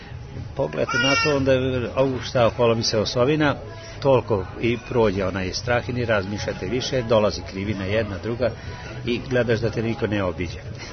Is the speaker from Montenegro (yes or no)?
no; Serbia; ali kod nas u Srbiji malo bilo profesionalnih ekipa.